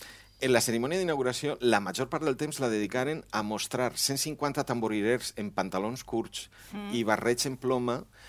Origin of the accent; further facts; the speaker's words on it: Valencia, Valencian Community, Spain; la que podria ser segona festa de la ciutat de València, que és la Setmana Santa Marinera, d'on soc jo natural